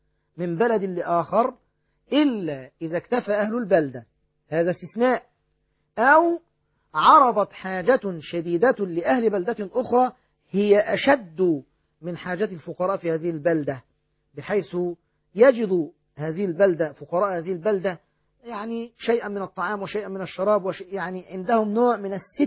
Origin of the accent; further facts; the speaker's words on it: Egypt; وهذا هو المعمول به عندنا في مصر وفي بعض البلاد المجاورة